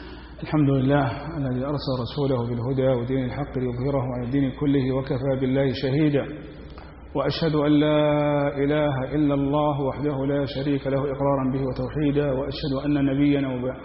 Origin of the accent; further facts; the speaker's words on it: Saudi Arabia; عندنا في المملكة العربية السعودية